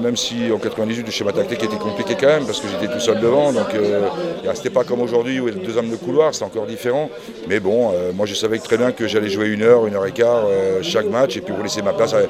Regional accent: Concarneau, Brittany, France; born there; je suis né à Concarneau, et j'ai joué 7 ans à Brest, après j'ai joué à Guingamp, à Rennes.

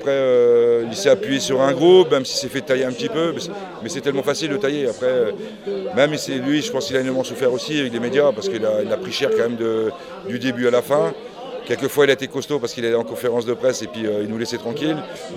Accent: Concarneau, Brittany, France; born there; je suis né à Concarneau, et j'ai joué 7 ans à Brest, après j'ai joué à Guingamp, à Rennes.

